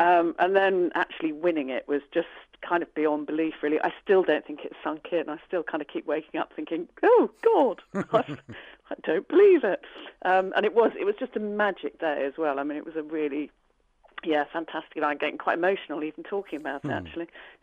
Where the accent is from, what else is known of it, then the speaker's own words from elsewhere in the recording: Gravesend, South East England, United Kingdom; Well, I grew up in Gravesend in Kent, which is just kind of downriver from London.